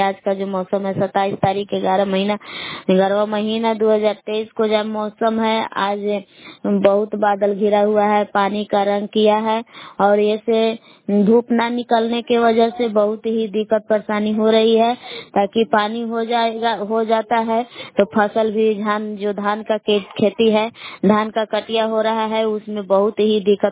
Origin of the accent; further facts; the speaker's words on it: Belam, Bihar, India; मैं ग्राम बेलाम जिला कैमूर बबुआ के निवासी हूँ।